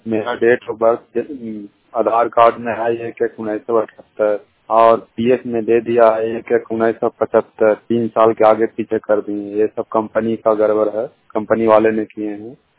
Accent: Bihar, India; मैं बिहार के रहने वाला हूँ।

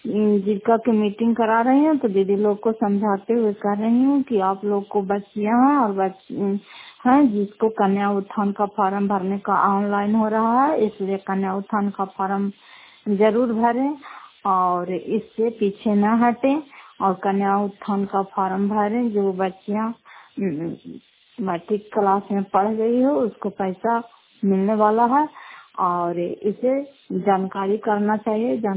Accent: Fatehpur, Bihar, India; घर फतेहपुर पंचायत मकलौता जिला नालंदा की निवासी हूँ

